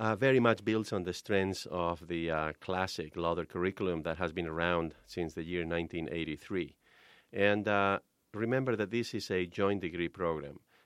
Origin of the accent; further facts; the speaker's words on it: Spain; now in United States; I'm originally from Spain.